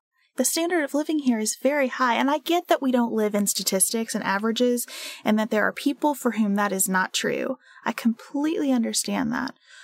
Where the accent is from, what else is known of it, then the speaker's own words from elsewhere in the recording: United States; Like part of the luxury of being an American is that we just expect everything to go fine, and we really expect it to go according to our plans and our schedule.